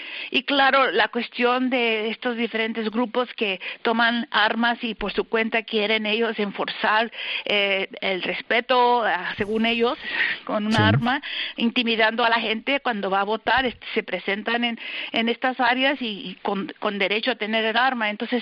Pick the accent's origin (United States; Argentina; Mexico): United States; Yo soy mexicana, pero también como crecí, nací aquí, pues soy americana también.